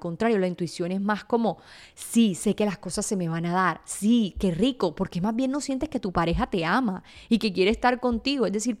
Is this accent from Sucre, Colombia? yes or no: yes; Sincelejo, Sucre, Colombia; born there; moved away; hace 10 años que me mudé de Sincelejo, la ciudad donde nací. Yo me mudé de Sincelejo en el año 2010, es decir, hace 15 años